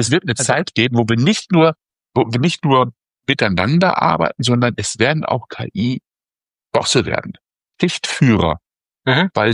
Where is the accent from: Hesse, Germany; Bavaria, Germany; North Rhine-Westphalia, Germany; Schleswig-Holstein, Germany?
North Rhine-Westphalia, Germany; ich komme aus dem Ruhrgebiet